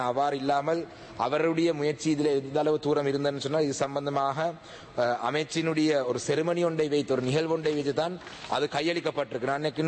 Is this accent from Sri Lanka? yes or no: yes; Kaluwanchikudy, Eastern Province, Sri Lanka; நான் கலவாஞ்சிக்குடி கிராமத்தை சேர்ந்தவர்